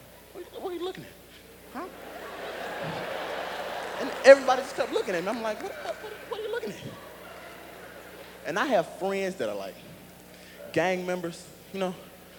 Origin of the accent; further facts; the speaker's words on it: Birmingham, Alabama, United States; I'm from Birmingham, Alabama.